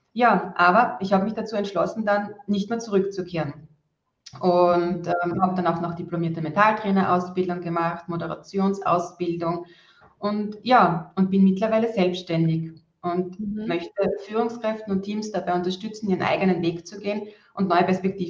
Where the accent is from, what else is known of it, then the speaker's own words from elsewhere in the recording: Austria; Also ich komme aus Österreich, genau. Das hört man wahrscheinlich eher an der Sprache.